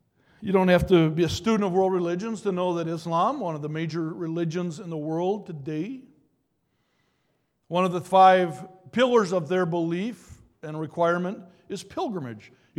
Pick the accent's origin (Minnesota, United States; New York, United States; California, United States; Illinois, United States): Minnesota, United States; Brooklyn Center; I grew up in Brooklyn Center and never was embarrassed growing up to say I'm from the suburb of Brooklyn Center, north side of Minneapolis.